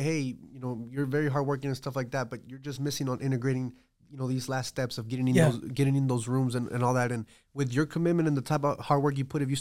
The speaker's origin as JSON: {"language": "English", "town": "Fort Worth", "region": "Texas", "country": "United States", "said": "I'm local from Fort Worth, you know, city next to Dallas."}